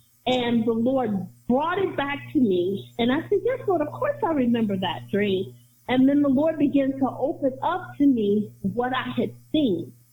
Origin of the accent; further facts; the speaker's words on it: Chicago, Illinois, United States; I grew up in the Hyde Park area near the lakefront.